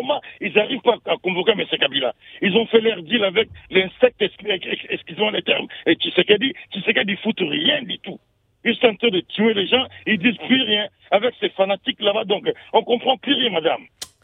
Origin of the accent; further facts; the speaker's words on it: Kinshasa, DR Congo; Oui, moi je suis de Kinshasa